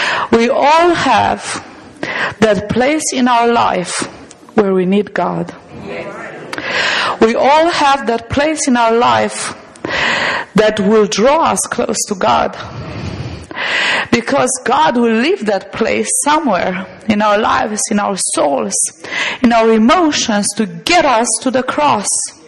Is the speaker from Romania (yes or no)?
yes; Transylvania, Romania; English is a second language; I'm not from around here. Probably my accent gave it away. I'm from Romania, which is in Eastern Europe, and from Transylvania. That's what we call the part of the country where I come from.